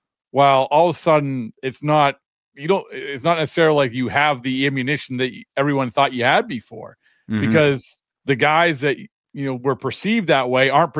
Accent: Boston, Massachusetts, United States; I mean, I'm from Boston, but I don't have that.

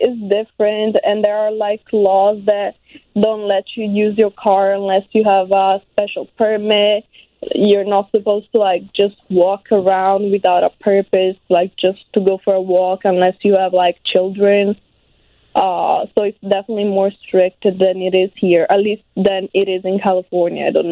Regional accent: Rome, Lazio, Italy; moved away; also born or lived in Pompeii; So I was born in Pompeii, and then I moved to Rome when I was 16.

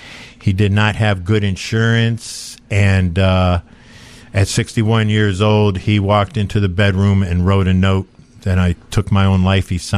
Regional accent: Philadelphia, Pennsylvania, United States; I grew up around the University of Pennsylvania, so we used to go down there and hang out where all the students and the hippies were.

